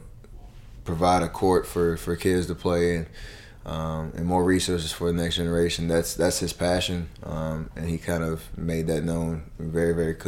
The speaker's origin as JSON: {"language": "English", "town": "Charlotte", "region": "North Carolina", "country": "United States", "tie": "born or raised there", "said": "I used to play in the park growing up in Charlotte."}